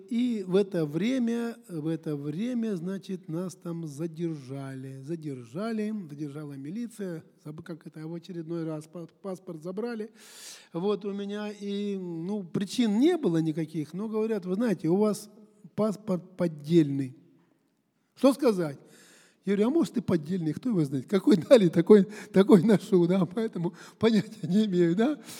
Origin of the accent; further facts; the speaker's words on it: Donetsk, Donetsk Oblast, Ukraine; now in Moscow, Russia; Я жениться-то хотел, а жить-то я хотел у себя на родине. Ну, и вот поженились мы. Было бракосочетание, оно было у нас в Донецке